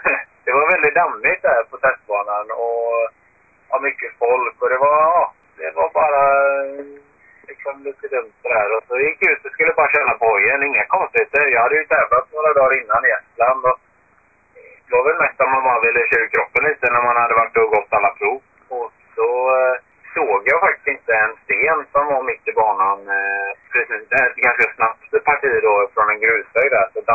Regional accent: Gothenburg, Västra Götaland County, Sweden; där har vi sten och börk, precis som hemma i Göteborg

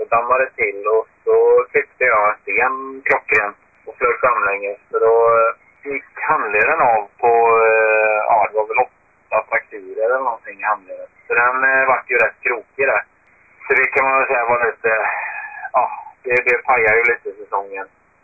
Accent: Gothenburg, Västra Götaland County, Sweden; där har vi sten och börk, precis som hemma i Göteborg

